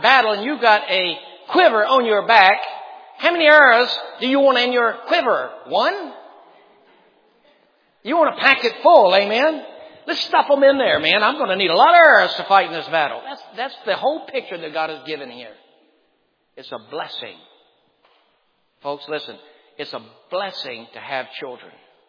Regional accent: Lynchburg, Virginia, United States; I remember when I was just a little boy growing up on Fillmore Street in Lynchburg, Virginia, we didn't have anything. We were very poor.

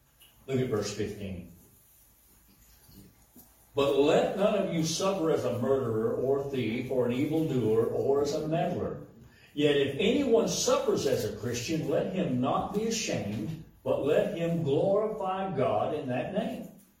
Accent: United States; Now, I'm an American. I have a right to vote.

